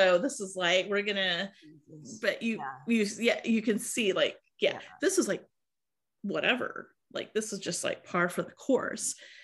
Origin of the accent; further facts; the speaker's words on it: Iowa, United States; I was born and raised in Iowa.